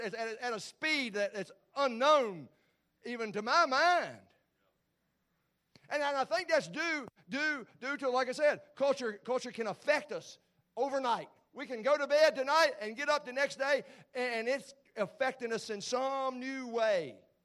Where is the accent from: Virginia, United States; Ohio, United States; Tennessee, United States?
Virginia, United States; Craig County; I'm from Craig County. All right, now Craig County was like this.